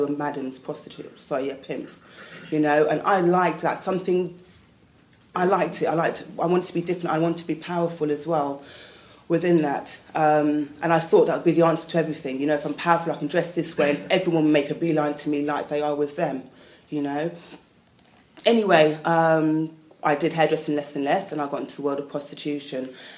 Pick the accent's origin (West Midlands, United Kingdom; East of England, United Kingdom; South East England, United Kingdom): West Midlands, United Kingdom; Coventry; born there; now in London, United Kingdom; I was born in Coventry, by the way, as well. So I'd left there, come to London, and I've always wanted to be in London